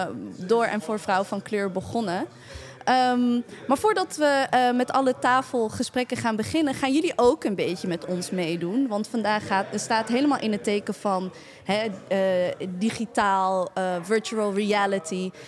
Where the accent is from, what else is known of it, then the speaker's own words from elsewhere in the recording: Maarssen, Utrecht, Netherlands; Ah, ik ben geboren en getogen in Maarsen.